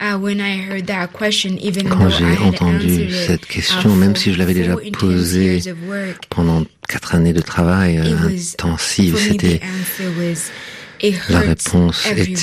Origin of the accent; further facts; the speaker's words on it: Burundi; Et en grandissant à Burundi, un pays magnifique, c'est un des plus beaux pays du monde.